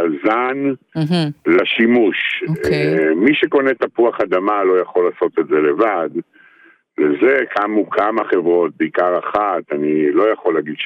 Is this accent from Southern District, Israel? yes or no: yes; Dekel, Southern District, Israel; אני ממושב דקל